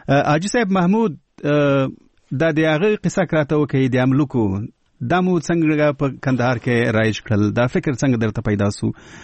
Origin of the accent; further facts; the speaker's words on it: Kabul, Afghanistan; زه اصل کې د کابل یم، په کابل کې د مڼو باغونه ډیر دي